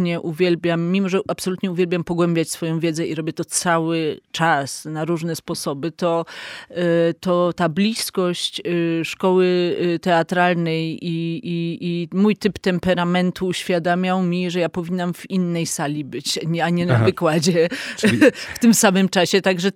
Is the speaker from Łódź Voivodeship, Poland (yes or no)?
no; Warsaw, Masovian Voivodeship, Poland; Także moją małą ojczyzną jest właśnie Mokotów